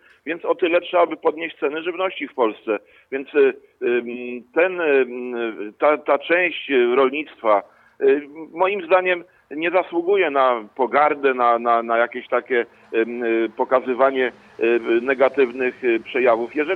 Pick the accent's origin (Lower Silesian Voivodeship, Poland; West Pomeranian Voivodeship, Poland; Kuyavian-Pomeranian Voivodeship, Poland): Kuyavian-Pomeranian Voivodeship, Poland; Ja pochodzę z ziemi dobrzyńskiej